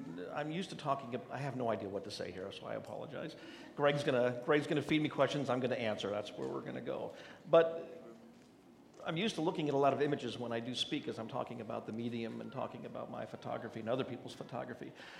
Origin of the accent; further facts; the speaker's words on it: Alaska, United States; And of course, immediately, I grew up in Alaska. So we would go out and take pictures of each other skiing and rafting and doing all these things.